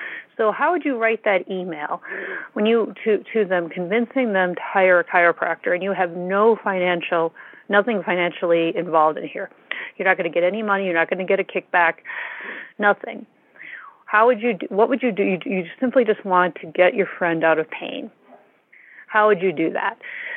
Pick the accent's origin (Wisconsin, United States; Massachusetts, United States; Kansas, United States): Wisconsin, United States; Although it's getting cold out in some places. I grew up